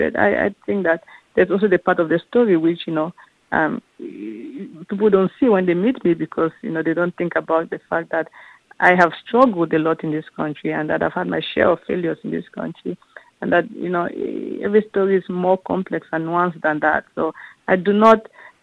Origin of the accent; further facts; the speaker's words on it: Cameroon; moved away; also born or lived in Harlem; they are from my hometown in Cameroon. And I am an African immigrant myself. I used to live in Harlem, just like the characters in the novel.